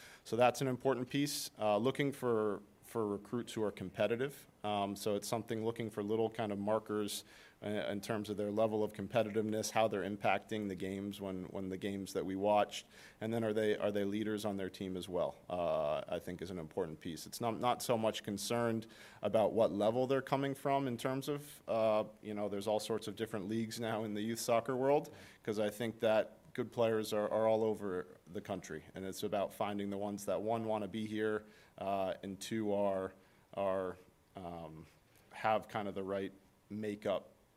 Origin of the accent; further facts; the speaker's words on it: Cape Elizabeth, Maine, United States; also born or lived in Massachusetts; Yeah, I grew up in Cape Elizabeth, so